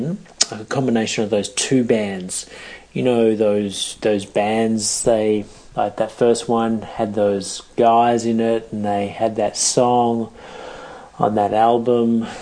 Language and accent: English; Melbourne, Victoria, Australia; I'm from Melbourne, I'm in Melbourne.